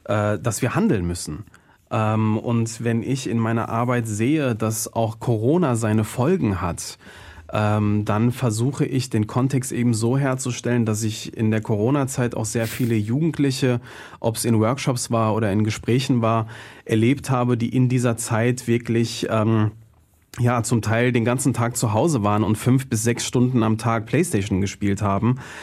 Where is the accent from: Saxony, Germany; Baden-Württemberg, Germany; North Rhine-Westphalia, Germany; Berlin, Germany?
North Rhine-Westphalia, Germany; Duisburg; Ich bin in Duisburg-Marxloh aufgewachsen, ein Stadtteil, der sehr strukturschwach ist.